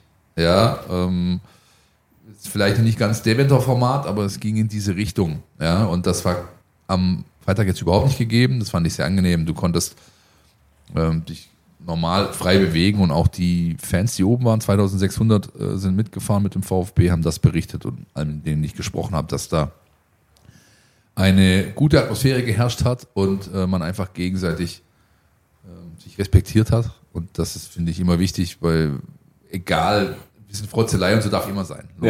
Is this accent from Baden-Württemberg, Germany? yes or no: yes; Stuttgart, Baden-Württemberg, Germany; ich komme aus Stuttgart